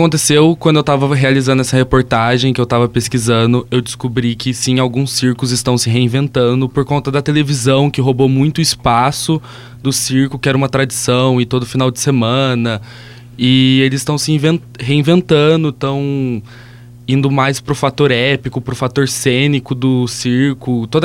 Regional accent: Barretos, São Paulo, Brazil; now in São Paulo, Brazil; Sim, eu sou do interior, eu vim pra São Paulo por causa da faculdade Casper Libero, eu sou de Barretos

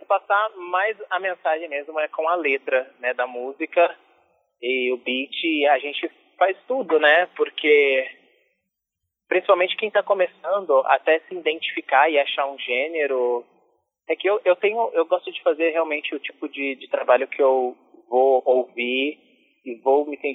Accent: São Paulo, Brazil; also born or lived in Rio de Janeiro; Eu, principalmente porque vim do interior de São Paulo, uhum, e me consagrei no Rio de Janeiro. Hoje eu moro em São Paulo

